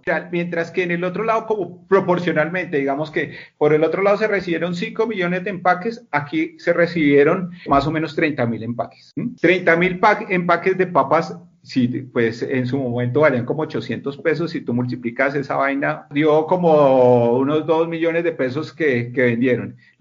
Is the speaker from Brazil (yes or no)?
no; Colombia; si somos colombianos y latinos que amamos la Navidad